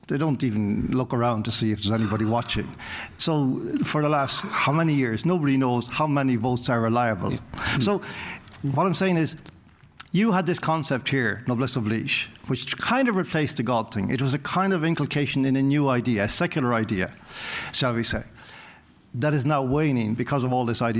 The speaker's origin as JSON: {"language": "English", "country": "Ireland", "said": "I'm from Ireland"}